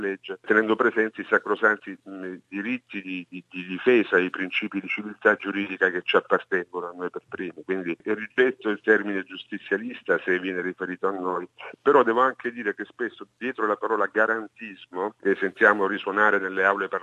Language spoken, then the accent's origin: Italian; Apulia, Italy; Emiliano proviene dalla mia stessa regione, la Puglia, anch'io sono pugliese